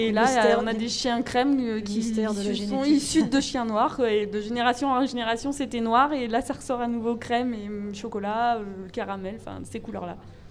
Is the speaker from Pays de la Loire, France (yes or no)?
no; Paris, Île-de-France, France; Je vais me faire huer, je suis parisienne.